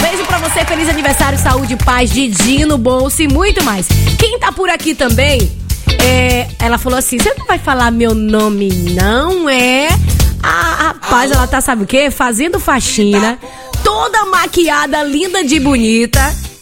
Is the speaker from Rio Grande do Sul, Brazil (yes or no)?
no; Itabuna, Bahia, Brazil; E a galera meio que perdeu o tesão, assim, pro futebol lá na minha cidade.